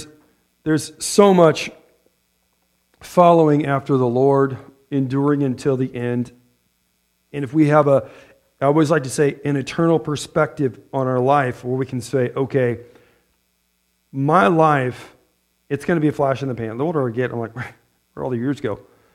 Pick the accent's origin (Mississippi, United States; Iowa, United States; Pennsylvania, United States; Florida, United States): Iowa, United States; and of course, we grew up around the Des Moines River, southeast Iowa